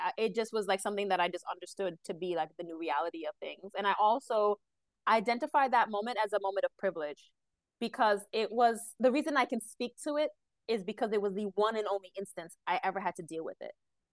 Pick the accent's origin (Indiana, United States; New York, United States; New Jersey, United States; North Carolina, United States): New York, United States; Queens; I grew up in Queens in an area called Cambria Heights, which was like 99% Black, 97% Haitian.